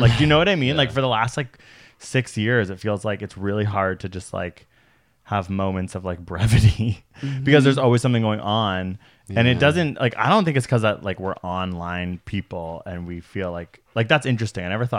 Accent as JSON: {"language": "English", "country": "Canada", "said": "I literally keep vowing as a Canadian, I'm like, don't read American news."}